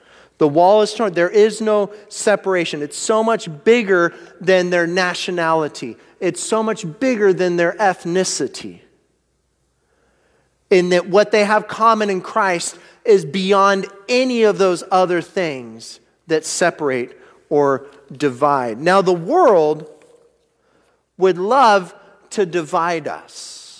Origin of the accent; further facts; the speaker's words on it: United States; Okay, I'm American. You start listening to me talk, I'm American, all right?